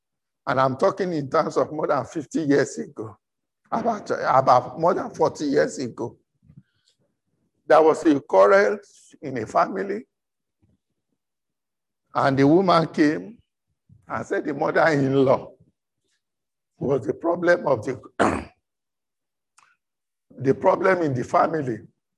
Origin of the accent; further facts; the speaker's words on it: Nigeria; first language Yoruba; English is a second language; I heard some people speaking Yoruba. That's my mother tongue in another word.